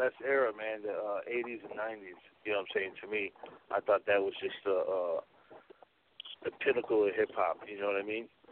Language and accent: English; Chicago, Illinois, United States; You know what I'm saying? I'm from Chicago.